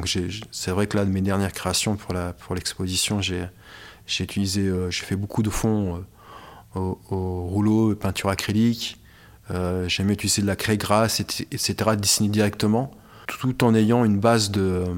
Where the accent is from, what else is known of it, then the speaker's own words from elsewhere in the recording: Amiens, Hauts-de-France, France; Donc moi je viens des quartiers populaires d'Amiens, etc. Donc on parlait le Verlan, j'ai connu ça